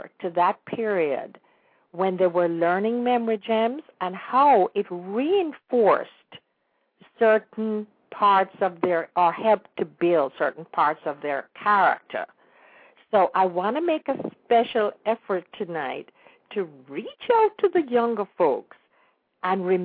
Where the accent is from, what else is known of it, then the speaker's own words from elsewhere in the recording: Jamaica; now in United States; when we were in school, you know, we started sort of young in Jamaica with really some serious passages and information, unlike here in the United States